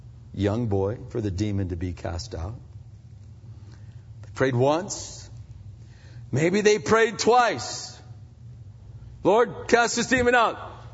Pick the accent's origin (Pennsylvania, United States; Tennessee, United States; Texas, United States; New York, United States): Pennsylvania, United States; New Castle; I was a kid growing up. We'd go to the city, to Youngstown, Ohio. Sometimes we're from Newcastle